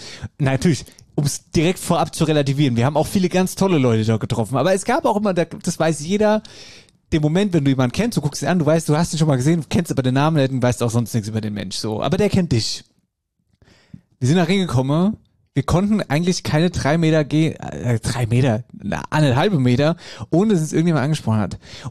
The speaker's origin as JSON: {"language": "German", "town": "Frankfurt", "region": "Hesse", "country": "Germany", "said": "Wir sind eigentlich aus Frankfurt und wohnen im schönen Plattebau nebeneinander im Frankfurter Westend."}